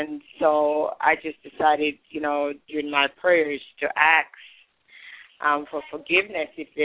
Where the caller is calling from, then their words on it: Connecticut, United States; I'm calling from Connecticut.